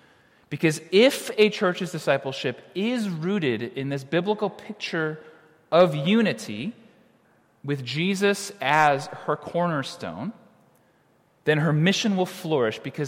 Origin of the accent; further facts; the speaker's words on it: Glenview, Illinois, United States; So I grew up in the church. I grew up in Glenview, if anyone's familiar, not too far, I guess, from here.